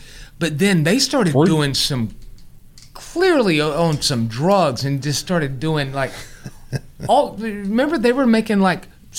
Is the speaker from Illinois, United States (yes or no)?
yes; Chicago, Illinois, United States; growing up in Chicago, like school was like the United Nations.